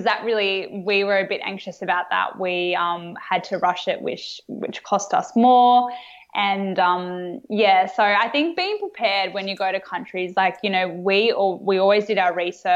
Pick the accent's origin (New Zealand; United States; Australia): Australia; as you said, being Australian, we're pretty lucky.